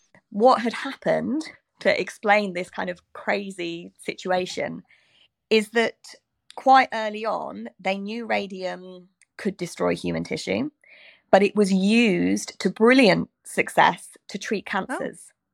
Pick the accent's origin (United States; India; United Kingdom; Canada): United Kingdom; even though I'm British and this is an American story, you know, why don't I do it?